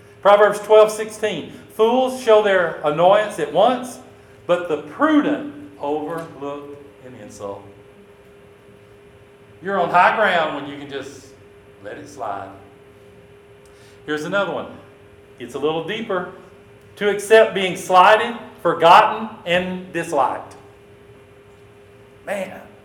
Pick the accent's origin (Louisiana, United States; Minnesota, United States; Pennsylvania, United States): Louisiana, United States; I guess this is a carryover from growing up in Louisiana, keep it between the ditches.